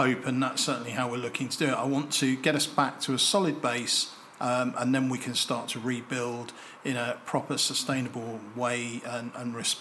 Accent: Croydon, London, United Kingdom; You know, I'm a Croydon boy born and bred, and to see my hometown in the state that it's in now is really upsetting

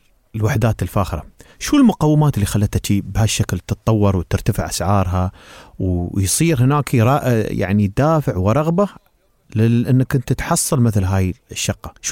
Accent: United Arab Emirates; نحن من طبيعتنا نحن كشعب إماراتي له عاداته وتقاليده

